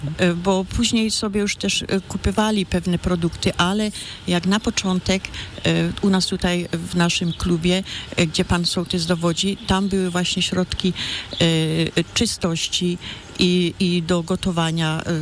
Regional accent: Ozimek, Opole Voivodeship, Poland; bo pochodzę z gminy Ozimek, z parafii w Delakach.

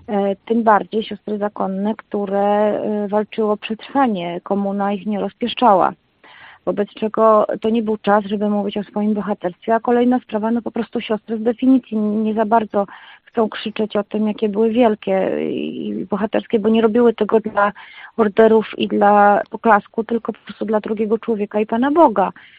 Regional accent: Warsaw, Masovian Voivodeship, Poland; born there; jeżeli ja jestem urodzoną warszawianką pierwszego pokolenia, urodziłam się w Warszawie, kocham to miasto, mimo że mam takie, no po kądzieli jestem kresowianką i podlasianką po mieczu, natomiast Warszawę kocham.

